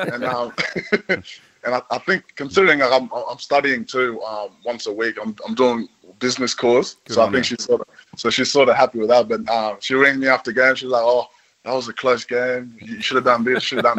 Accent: Queensland, Australia; growing up in Queensland, there was a lot of rugby league there.

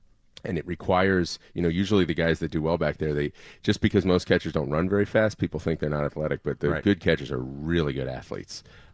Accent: Philadelphia, Pennsylvania, United States; just remember I come from Philly.

